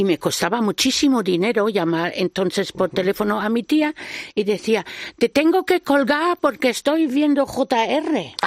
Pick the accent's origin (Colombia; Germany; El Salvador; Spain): Germany; Spanish is a second language; a mí siempre me dicen que soy poco alemana.